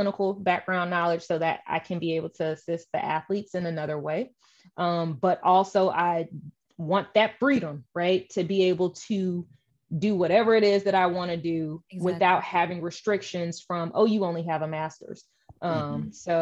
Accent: St. Louis, Missouri, United States; St. Louis Surge has one of the most loyalist and best crowds. And so to be able to play in front of my hometown, in front of my friends, my family, my coaches

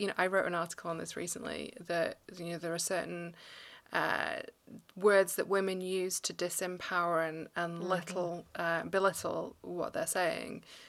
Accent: Manchester, North West England, United Kingdom; moved away; and I came from Manchester in England

